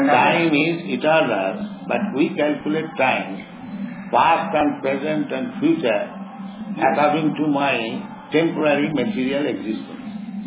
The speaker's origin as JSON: {"language": "English", "country": "India", "second_language": "English", "said": "I am born Indian, say, 75 years ago, 78 years ago"}